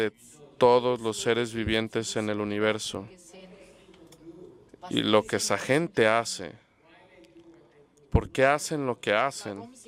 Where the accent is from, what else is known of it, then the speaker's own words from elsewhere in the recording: United States; Y yo soy americano